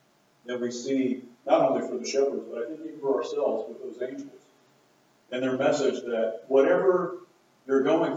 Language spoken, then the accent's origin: English; United States; as an American who has a pretty comfortable life in most ways